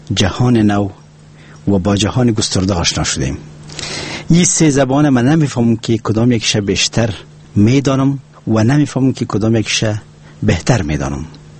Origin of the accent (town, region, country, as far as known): Afghanistan; first language Pashto; Persian is a second language